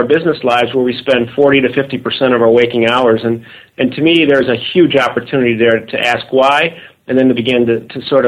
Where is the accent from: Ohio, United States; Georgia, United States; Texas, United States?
Ohio, United States; you know, I'm from Ohio, so in Ohio, and I'm also a sports fan. So in Ohio, there is a team called the Cleveland Indians, and the Cleveland Indians are a baseball team that I grew up being a tremendous fan of.